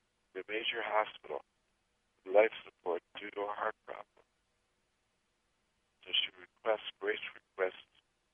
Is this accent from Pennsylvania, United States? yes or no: yes; Philadelphia, Pennsylvania, United States; And of course, Philadelphia is my hometown.